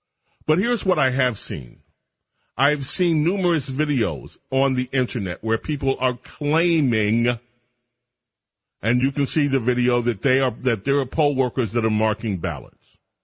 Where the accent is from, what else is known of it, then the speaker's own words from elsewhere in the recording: Chicago, Illinois, United States; I'm from Chicago. Come on, we all know.